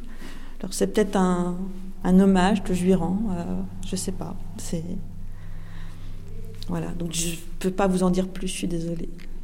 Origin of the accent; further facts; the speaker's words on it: Hauts-de-France, France; now in Cambrai, France; Sinon, je suis du Valenciennois. Voilà, mais je suis quelqu'un du Nord, en fait.